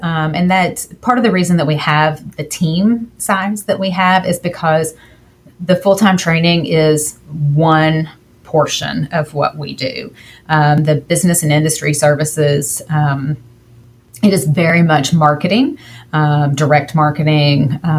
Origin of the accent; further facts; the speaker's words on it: Kentucky, United States; I grew up in Kentucky, and it was very much in the 90s, a traditional vocational system with the traditional courses.